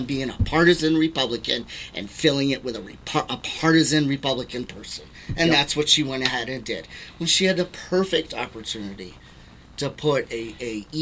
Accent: New York, United States; also born or lived in Illinois; now in Ohio, United States; I come from New York State, and I've also been in Illinois.

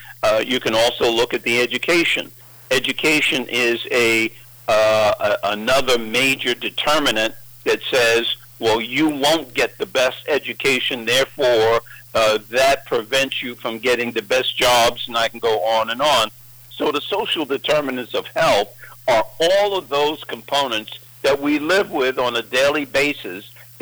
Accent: New York City, New York, United States; If you go into where I grew up in Spanish Harlem

